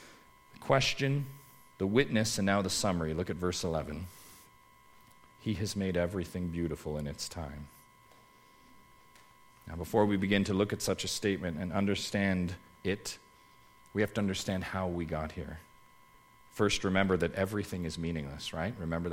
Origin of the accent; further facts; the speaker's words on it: Canada; sometimes I just take it for granted as a Canadian sometimes